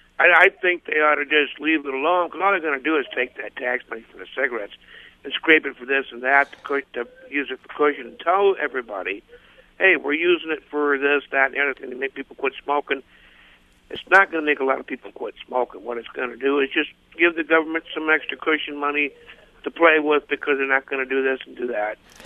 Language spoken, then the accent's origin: English; Boscobel, Wisconsin, United States; Boscobel, Wisconsin.